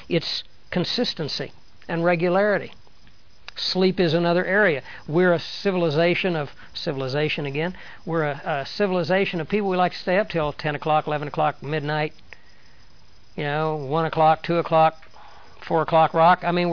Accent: Kansas, United States; You know, I came from Kansas, which is right in the wheat belt of the United States.

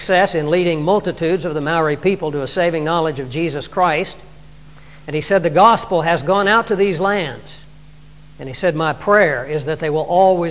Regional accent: East, United States; Obviously, I come from the East.

